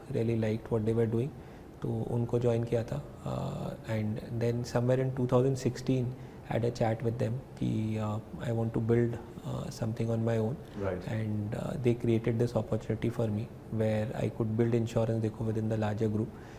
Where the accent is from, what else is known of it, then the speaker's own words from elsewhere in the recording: Kolkata, West Bengal, India; पिताजी पढ़ाई करने के लिए बॉम्बे गए थे, फिर उसके बाद वो कलकत्ता में सेटल हो गए थे. मेरा बचपन कलकत्ता में बीता है. एक मध्यम वर्गीय परिवार से हूँ मैं. सो एक typical middle class family roots